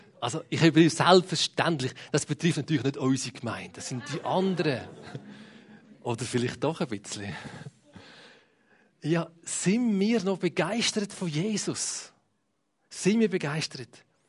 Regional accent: Switzerland; wir sind ja Schweizer, also die meisten von uns, also sind Schweizer

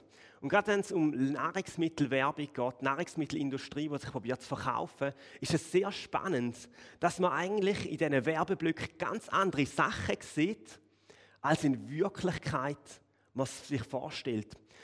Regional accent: Thurgau, Switzerland; Aber ich bin vom Dialekt her auch kein Bündner. Also meine Wurzeln sind zwar aus dem Bündnerland, aber ich komme ursprünglich aus dem Thurgau.

